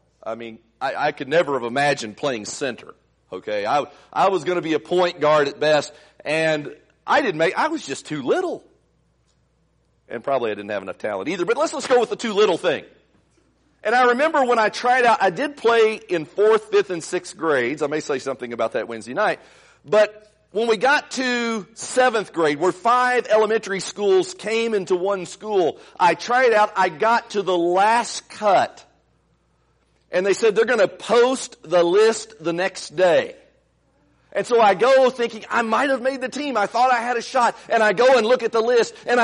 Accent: Indiana, United States; now in Texas, United States; I grew up in Indiana. I'm a Hoosier. Now, I've been a Texan longer than I was a Hoosier.

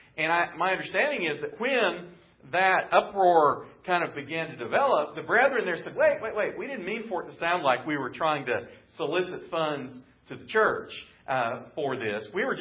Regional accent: Midwest, United States; now in Texas, United States; Now, I didn't grow up in Texas. I grew up in the Midwest.

